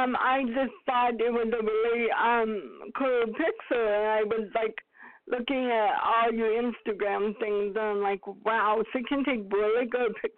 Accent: Seattle, Washington, United States; I'm from Seattle.

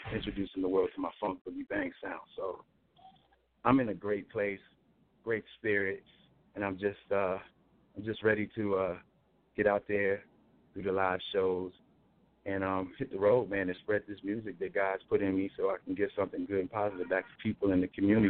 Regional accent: Cleveland, Ohio, United States; Got some great production on there by my longtime producer from my hometown, Cleveland, Ohio, Draft Drums.

